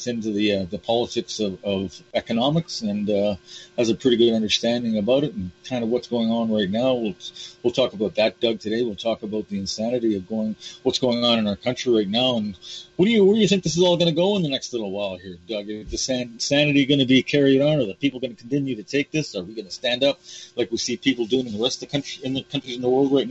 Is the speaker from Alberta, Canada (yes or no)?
no; Toronto, Ontario, Canada; I was born and raised in that city, and you know what, Doug? When I was raised in Toronto